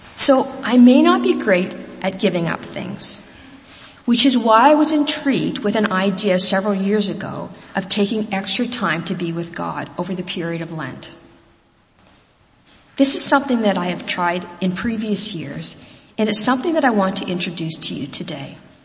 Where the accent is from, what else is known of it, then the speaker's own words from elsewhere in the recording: Guelph, Ontario, Canada; I grew up in First Baptist Church in Guelph, in a congregation very similar to this.